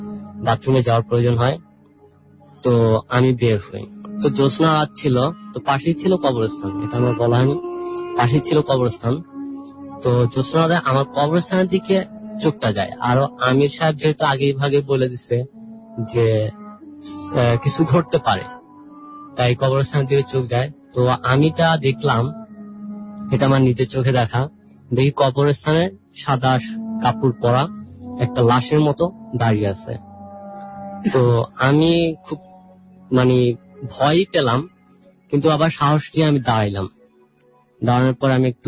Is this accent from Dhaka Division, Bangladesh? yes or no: no; Shahjadpur, Rajshahi Division, Bangladesh; আমি শাহজাদপুর থেকে আসছি।